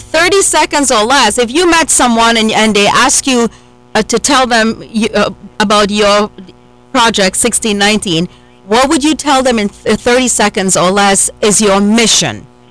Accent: Trinidad & Tobago; I'm from Trinidad and Tobago

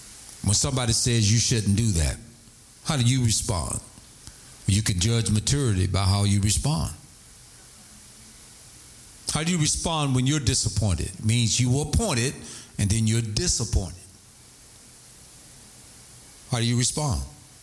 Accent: Florida, United States; I could handle it because I was from Florida. I was used to mosquitoes and stuff like that.

